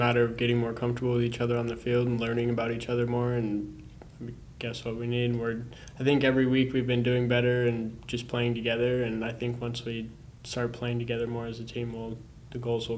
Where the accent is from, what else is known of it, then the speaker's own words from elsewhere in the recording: Spokane, Washington, United States; I'm just from Spokane right over here, so I knew about NIC